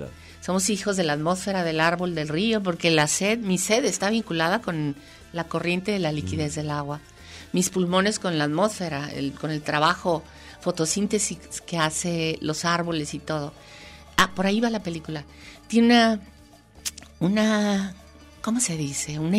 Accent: Puerto Vallarta, Jalisco, Mexico; Yo crecí en Puerto Vallarta, nací en Puerto Vallarta. Mi tatarabuelo fue el fundador de Puerto Vallarta.

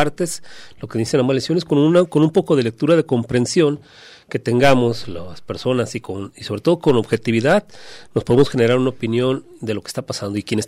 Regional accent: Mexico; a tratar de expresarla también como mexicanos

